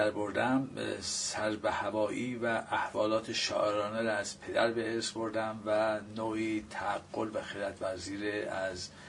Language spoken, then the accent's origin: Persian; Qazvin, Iran; 22 مهر 1318 من در قزوین متولد شدم. … پدرم کارمند پست و تلگراف بود